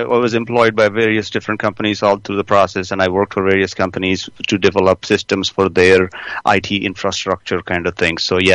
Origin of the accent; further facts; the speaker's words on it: India; I am originally from India. And I went to school in India, and I studied at the Indian Institute of Technology